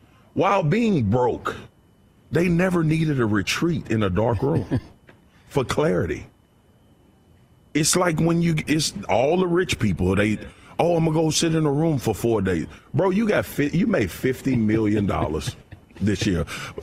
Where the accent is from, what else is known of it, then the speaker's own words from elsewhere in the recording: Baton Rouge, Louisiana, United States; I grew up in Baton Rouge, okay? My mom worked hard. My dad worked hard. We didn't have a lot of money.